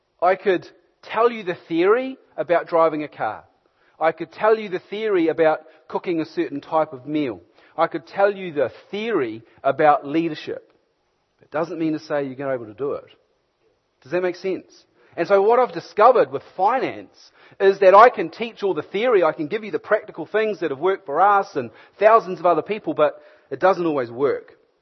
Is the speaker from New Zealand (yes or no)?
yes; Hamilton, Waikato, New Zealand; I'm from Hamilton. Come up from Hamilton this afternoon.